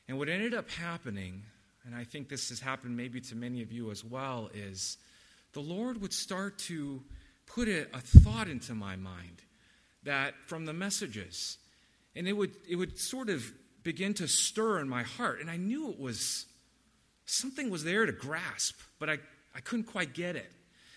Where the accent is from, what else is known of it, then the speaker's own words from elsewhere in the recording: California, United States; I'm a Californian, so I've been praying with the brothers before meetings and just realizing how appealing this southern drawl is.